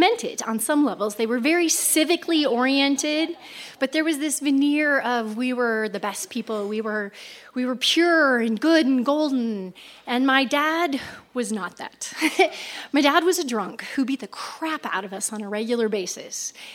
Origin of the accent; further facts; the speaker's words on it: Whitefish, Montana, United States; So when I was 14 years old, I grew up in Whitefish, Montana. And one side of the family was fourth generation from there, and the other side of the family is Blackfeet Indian, and they've been there since the land's been there.